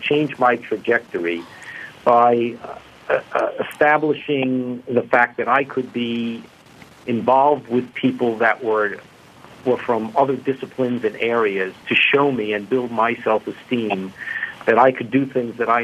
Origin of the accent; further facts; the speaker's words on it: Bronx, New York, United States; born there; Well, I was born in the Bronx, actually about five blocks from Yankee Stadium.